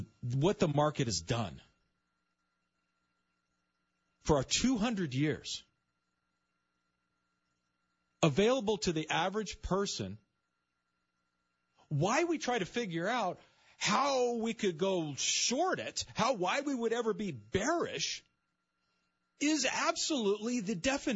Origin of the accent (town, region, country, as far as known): United States; born there